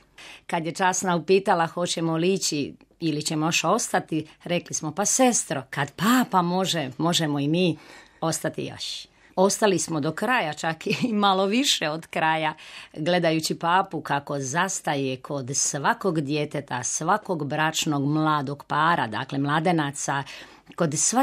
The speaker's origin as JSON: {"language": "Croatian", "town": "Split", "region": "Split-Dalmatia County", "country": "Croatia", "said": "dolazim iz Splita, iz Hrvatske."}